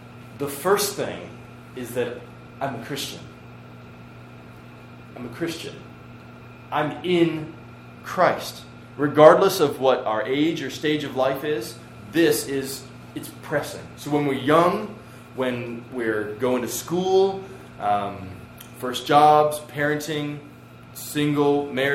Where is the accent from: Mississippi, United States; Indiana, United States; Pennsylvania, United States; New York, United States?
Pennsylvania, United States; All right, see, I'm from Pennsylvania. I'm a Pennsylvanian.